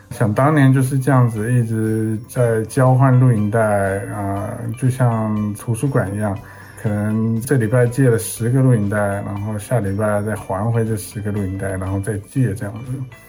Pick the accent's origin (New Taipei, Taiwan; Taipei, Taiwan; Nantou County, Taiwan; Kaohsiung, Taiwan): Kaohsiung, Taiwan; now in United States; 我来自台湾的高雄，移民来美国已经第21年了。